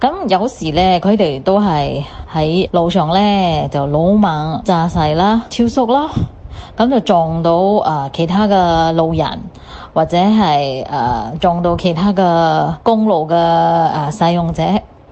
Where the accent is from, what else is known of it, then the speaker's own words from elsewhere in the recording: Singapore; 我是新加坡的